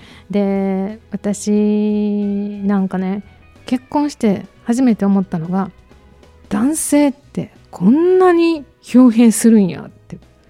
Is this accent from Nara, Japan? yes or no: yes; Nara, Japan; ×1 の私たち奈良出身×1 ということでお揃い